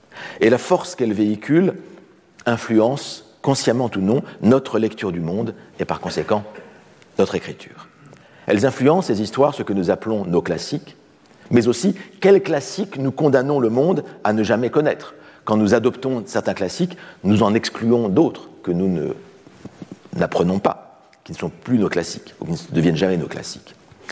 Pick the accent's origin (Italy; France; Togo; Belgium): France; en tant que Français